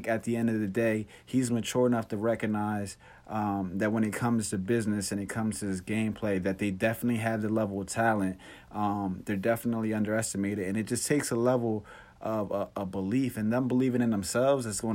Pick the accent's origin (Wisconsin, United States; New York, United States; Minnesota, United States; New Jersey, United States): New Jersey, United States; No, not at all, man. Man, I'm from Jersey, man.